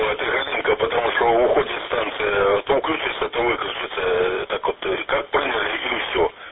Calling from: Antratsyt, Luhansk Oblast, Ukraine; Антрасыт, вблизи Луганска такой город есть, 60 километров

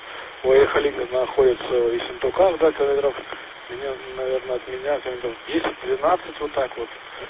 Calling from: Pyatigorsk, Stavropol Krai, Russia; Я из Пятигорска вещаю немножко с окрестности, вдалеке от где рынки находятся.

